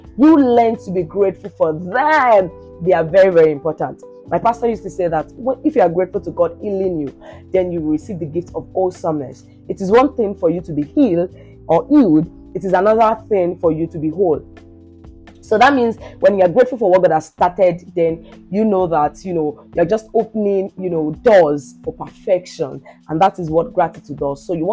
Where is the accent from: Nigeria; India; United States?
Nigeria; Ilesha, Osun; No, I'm from Ilesha. Like, I stay in Ilesha. I grew up in Ilesha, even though I'm not from Ilesha. I'm from Delta State. But Ilesha is like my hometown.